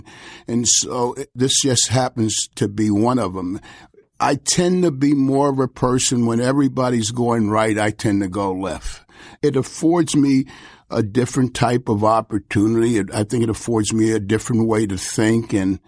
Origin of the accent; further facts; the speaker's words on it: Washington, District of Columbia, United States; At the time, I grew up in Washington, D.C., and it was about 73% black at that time.